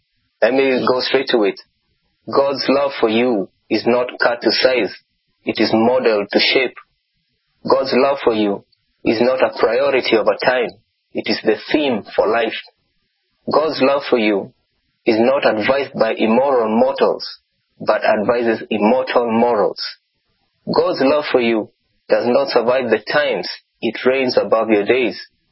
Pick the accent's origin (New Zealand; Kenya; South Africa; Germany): Kenya; Kiambu County; I grew up in one of the satellite settlements outside Nairobi, that's in Kiambu.